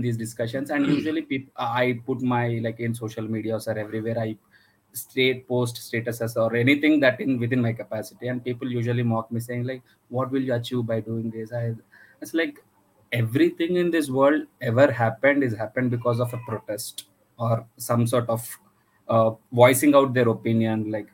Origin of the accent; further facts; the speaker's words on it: Hyderabad, Telangana, India; So I'm from Hyderabad.